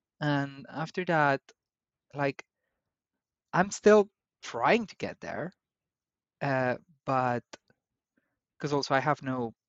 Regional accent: Spain; moved away as an adult; Yeah. So yeah. I left Spain when I was about 21. I'm now older than that.

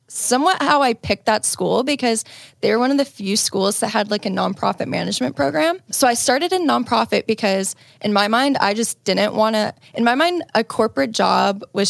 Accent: Indiana, United States; With that, I am originally from Indiana. I'm from outside of Chicago. I call it like the Jersey of Chicago because no one would know where it is.

